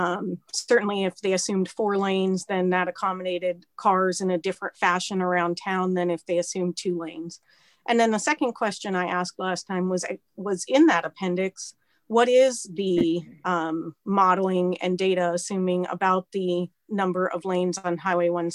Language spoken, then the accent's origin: English; Black Diamond, Washington, United States; now in Bellevue, United States; I live in Bellevue, and I grew up in Black Diamond.